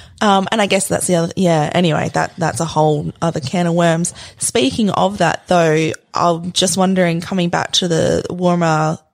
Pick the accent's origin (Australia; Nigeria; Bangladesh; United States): Australia; Western Australia; I'm from Western Australia